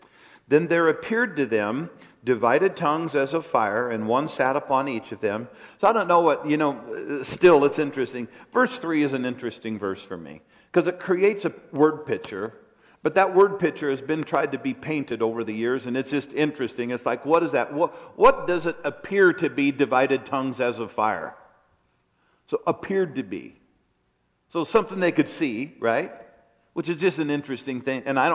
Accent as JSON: {"language": "English", "region": "Colorado", "country": "United States", "tie": "born or raised there", "said": "I never realized where I grew up in Colorado, it was all muleys."}